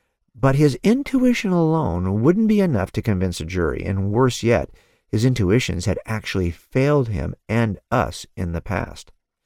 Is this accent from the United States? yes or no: yes; California, United States; I'm happy to identify myself as a Californian.